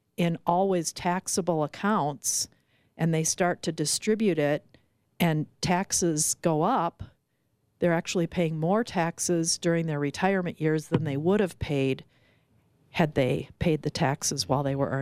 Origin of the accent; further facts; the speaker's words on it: Rochester, Minnesota, United States; I'm a Midwesterner. Grew up, born and raised in Rochester, Minnesota.